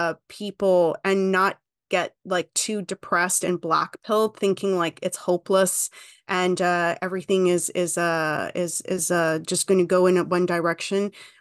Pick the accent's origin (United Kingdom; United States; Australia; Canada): Canada; And I'm a Canadian. I can't vote for Trump.